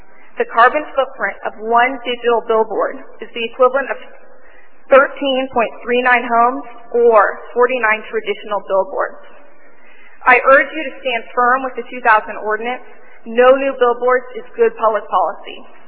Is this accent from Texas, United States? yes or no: yes; Dallas, Texas, United States; I was born and raised here in Dallas and plan on staying here